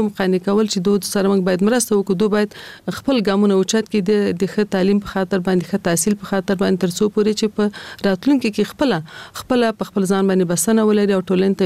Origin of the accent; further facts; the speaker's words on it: Kabul, Afghanistan; په کال 1940 کال کې زه په کابل ښار کې زیږیدلی یم. زیږون مې په کابل کې شوی دی او ژوند مې هم د کابل ښار په 15 مناحیه کې یعنی د خوشحال مینې منطقه کې ما ژوند کړی دی.